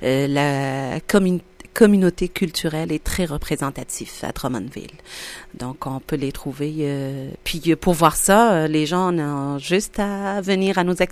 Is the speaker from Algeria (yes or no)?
yes; Algeria; moved away; je n'ai jamais pensé qu'un jour je vais immigrer, vivre ailleurs que l'Algérie, parce que je suis algérienne d'origine. Et là, ça fait quand même, quoi, ça va faire 17 ans que je suis là. Je suis arrivée toute jeune